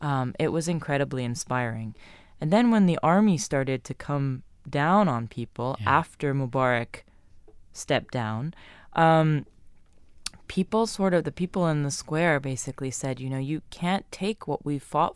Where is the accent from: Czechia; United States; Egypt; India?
Egypt; You have to understand that I grew up in Egypt where people weren't talking about politics, and people weren't, people were scared to talk about politics.